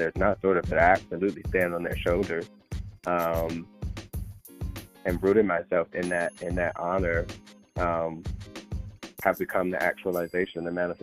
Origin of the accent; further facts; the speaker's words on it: the South, United States; I grew up in the South.